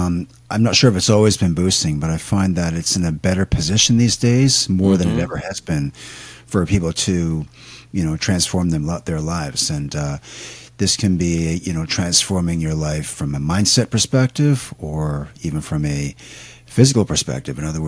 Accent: Canada; now in Japan; So I'm from Canada originally

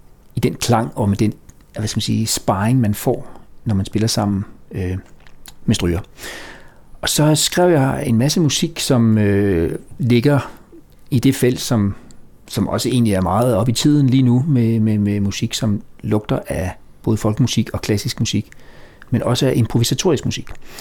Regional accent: Region of Southern Denmark, Denmark; jeg kommer fra Fyn, opvokset på Fyn, men var egentlig taget væk fra Fyn, men heldigvis, hvad jeg lige vil sige, så dukkede folkemusikuddannelsen op på Fyn, så kom jeg tilbage til Fyn, og nu er jeg rigtig glad for at bo lige på Fyn

